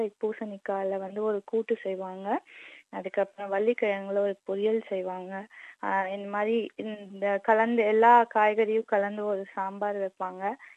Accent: Chennai, Tamil Nadu, India; now in Australia; நான் இங்க ஆஸ்திரேலியால கடந்த 3 வருஷமா இருக்கேன். அதுக்கு முன்னாடி வந்து நான் பிறந்து வளர்ந்தது எல்லாமே சென்னை.

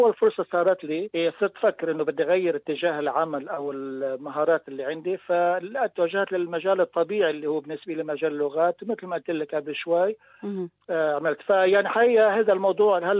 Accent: South Lebanon, Lebanon; also born or lived in Beirut / Bulgaria; now in Australia; طبعا مواطن من مواليد لبنان، درست الدراسة الثانوية يعني بين جنوب لبنان وبيروت، وسافرت بلغاريا درست هندسة كمبيوتر

